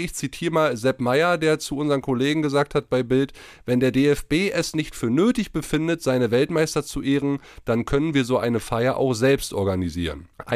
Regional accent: Schwedt, Brandenburg, Germany; von so einem kleinen Verein wie Schwedt-Oder, wo ich herkomme

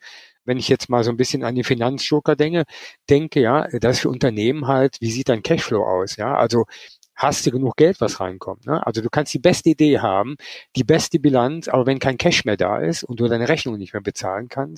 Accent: Cologne, North Rhine-Westphalia, Germany; ich komme zwar aus Köln

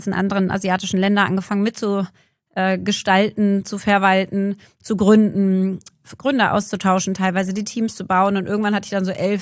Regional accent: Berlin, Germany; Nach Berlin zurückgekommen in meine Heimatstadt

